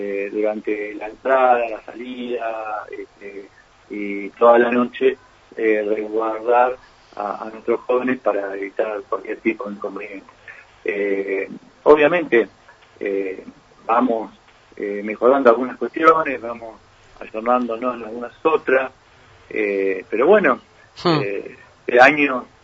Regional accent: Buenos Aires, Argentina; Como bonaerense vamos a defender eso

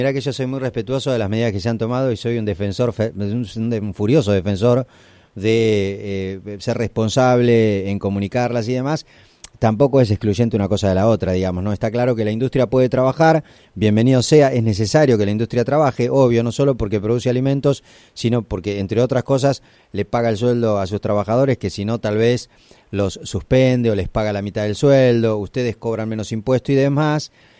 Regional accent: Tapalqué, Buenos Aires Province, Argentina; soy del interior

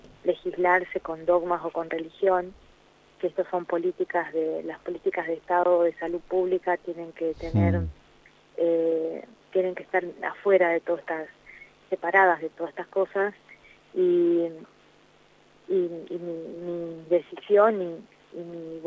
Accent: Argentina; yo estoy volviendo ahora a mi pueblo, seguramente va a ser difícil volver, está difícil, virulento el tema, sobre todo en mi pueblo, que es 30.000 habitantes en el norte, en el límite con Corrientes.

